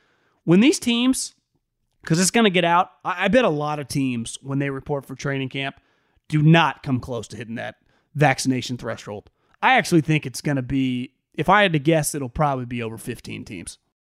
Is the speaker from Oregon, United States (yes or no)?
no; Davis, California, United States; Well, I've lived in California. I grew up in Davis, California.